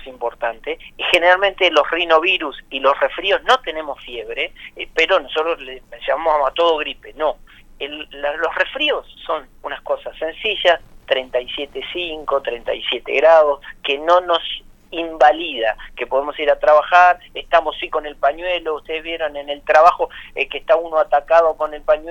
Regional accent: San Martín de los Andes, Neuquén, Argentina; bueno, yo soy de San Martín de los Andes, es decir, ahí nos conocemos todos

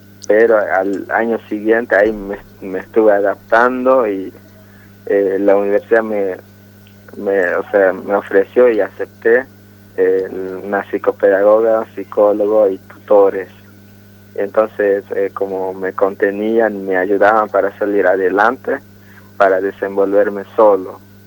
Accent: Misión Chaqueña, Salta, Argentina; Spanish is a second language; Y cuando me fui de Misión Chaqueña a la ciudad, empecé la universidad.

